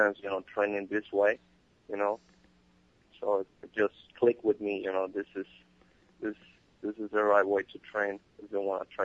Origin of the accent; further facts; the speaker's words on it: Puerto Rico; I'm from Puerto Rico.